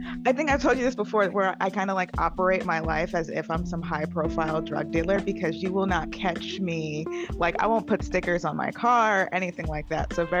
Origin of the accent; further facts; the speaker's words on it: Queens, New York, United States; moved away; being born and raised in Queens and then moving to the Pacific Northwest, being on the completely other side of the country, was a culture shock.